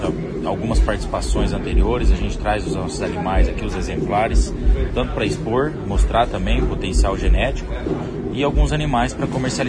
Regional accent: Londrina, Paraná, Brazil; Nós somos de Londrina, nossa propriedade fica às margens da rodovia 445, né?

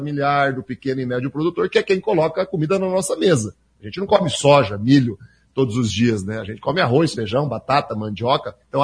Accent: Paraná, Brazil; Eu nasci, moro aqui no Noroeste até hoje, né, fui prefeito duas vezes de Cruzeiro do Oeste, né, sou vizinho de vocês.

